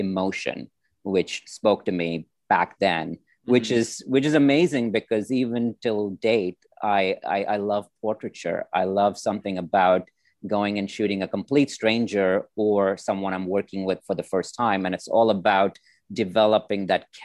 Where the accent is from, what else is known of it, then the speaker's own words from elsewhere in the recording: India; my background is obviously they see South Asian. I'm from India.